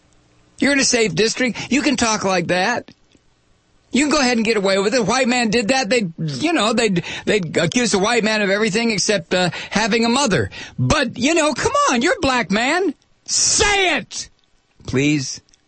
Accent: Georgia, United States; You know, I'm from Georgia.

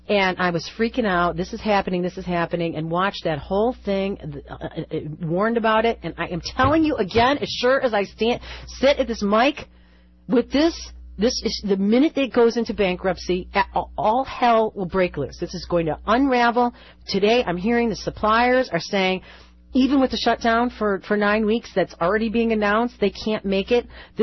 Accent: Detroit, Michigan, United States; I have a microphone. I'm from Detroit. It is my job to say

